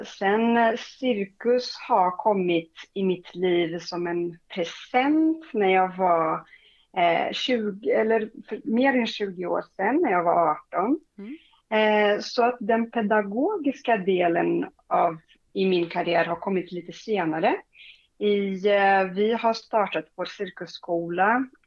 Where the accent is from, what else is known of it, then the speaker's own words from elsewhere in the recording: Brazil; moved away as an adult; Jo, men jag är uppväxt i Brasilien.